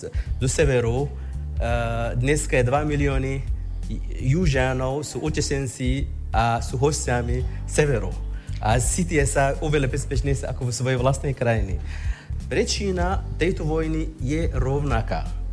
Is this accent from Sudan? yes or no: yes; Darfur, Sudan; Slovak is a second language; now in Juba, South Sudan; ja osobne pochádzam z Darfuru, originál, a momentálne trvalý pobyt mám v Džube, hlavné mesto Južného Sudánu. Tak oficiálne som Južný Sudánčan a nosím pas Sever Sudánu.